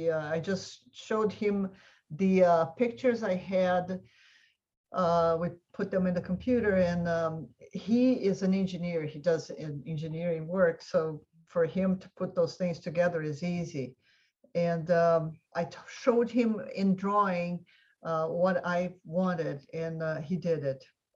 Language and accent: English; Brazil; also born or lived in Palo Alto, United States; My parents, my father studied in Stanford, and that's why I was born in Palo Alto in California. And the whole family was here. And when they went back to Brazil, they obviously took me